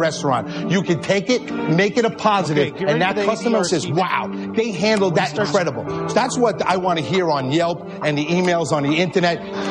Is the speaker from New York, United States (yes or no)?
yes; New York, United States; I come from New York.